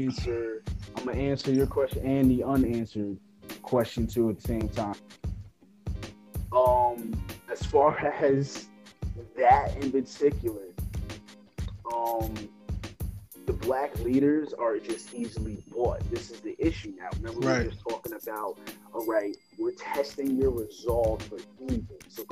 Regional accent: New York, United States; Like, I'm from New York.

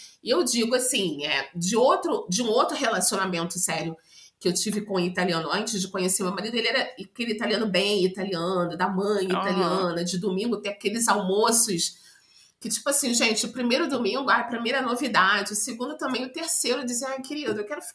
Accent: Brazil; now in Italy; Tem algumas mães italianas, mas tem uma mãe colombiana, tem eu sou brasileira, no, no, na classe das crianças, né?

